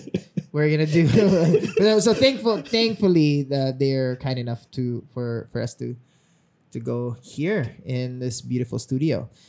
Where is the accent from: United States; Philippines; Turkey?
Philippines; I failed my nursing entrance exam because I'm a Filipino and automatically you need to be a nurse.